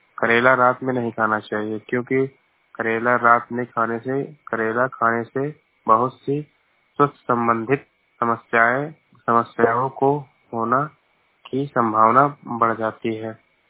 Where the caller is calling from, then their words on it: Kewalpur, Uttar Pradesh, India; मैं जिला बहराइच से बोल रहा हूँ। मेरे गांव का नाम केवलपुर है।